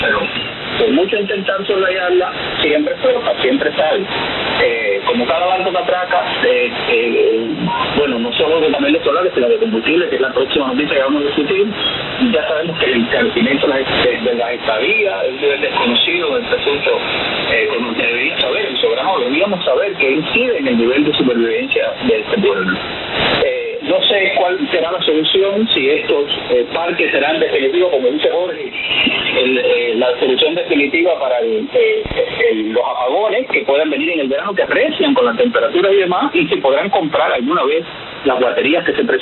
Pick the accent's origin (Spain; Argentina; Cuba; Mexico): Cuba; Desde que he nacido llevo 65 años en Cuba, no me he ido nunca del país